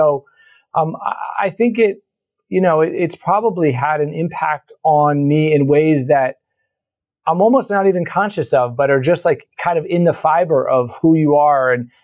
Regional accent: Atlanta, Georgia, United States; she realized that Atlanta, she thought, was a great place for us to grow up. If we were raised in Atlanta, we would sort of almost by definition be kind of embedded in a Black community in a majority Black city.

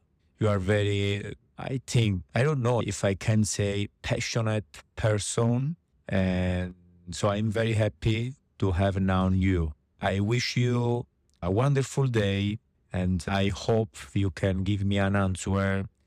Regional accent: Italy; accent: Italian; English is a second language; I'm Italian. I have my Italian accent. I'm proud of my Italian accent.

